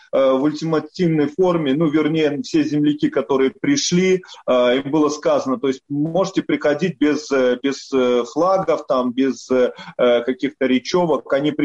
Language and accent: Russian; Polotsk, Vitebsk Region, Belarus; now in Saint Petersburg, Russia; Мой родной город, это город Полоцк.